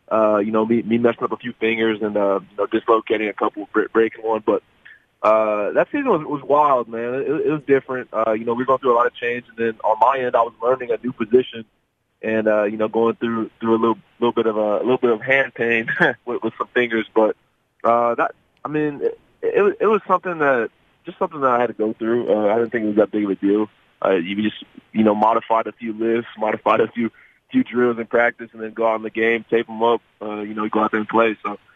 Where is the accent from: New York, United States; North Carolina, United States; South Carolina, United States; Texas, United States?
Texas, United States; Houston; just being in Houston, growing up in Houston.